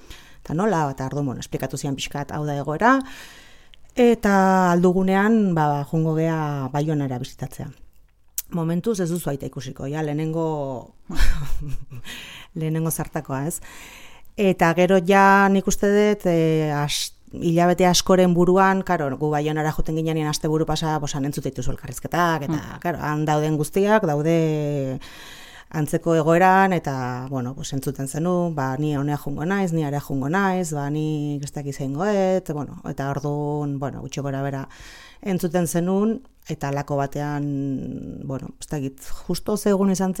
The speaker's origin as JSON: {"language": "Basque", "town": "Villabona", "region": "Basque Country", "country": "Spain", "tie": "born there", "also_born_or_lived": "Oiartzun", "lives_now": "Lezo, Spain", "said": "ni Bilabonan jaio nintzen, aita Bilabonakoa nola han bizi ginen"}